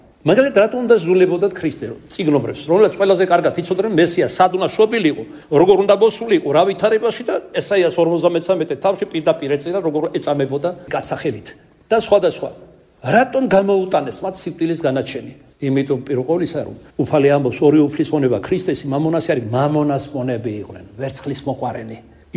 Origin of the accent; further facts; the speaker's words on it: Kartli, Georgia; accent: Kartlian; ქართლურად გეტყვით, ქართლელი ვარ.